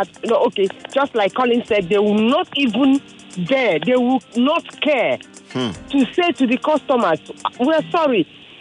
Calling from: Ajah, Lagos, Nigeria; I'm calling from Aja Agri, actually. I'm on the road.

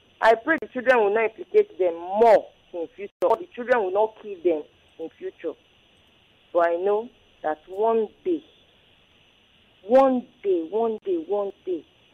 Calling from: Ikorodu, Lagos, Nigeria; I'm calling from Ikorodu.

